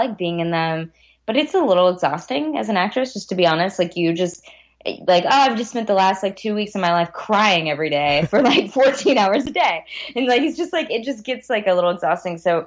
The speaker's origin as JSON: {"language": "English", "region": "Texas", "country": "United States", "tie": "born or raised there", "said": "I grew up in East Texas. There's like not a lot of music"}